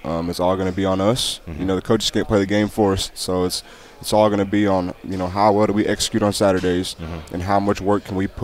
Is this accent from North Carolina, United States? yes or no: no; Spearman, Texas, United States; Spearman, Texas.